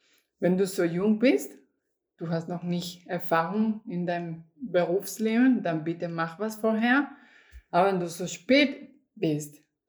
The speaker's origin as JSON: {"language": "German", "country": "Colombia", "second_language": "German", "moved": "yes", "lives_now": "Germany", "said": "Ich komme aus Kolumbien. Ich wohne seit 15 Jahren hier in Deutschland"}